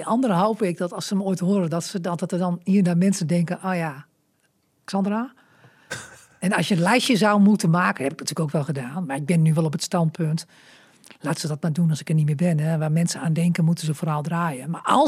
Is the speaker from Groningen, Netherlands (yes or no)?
yes; Groningen, Netherlands; born there; Ik ben natuurlijk een meisje van het Hoge Land. Hè, want ik ben geboren in Westerhemden.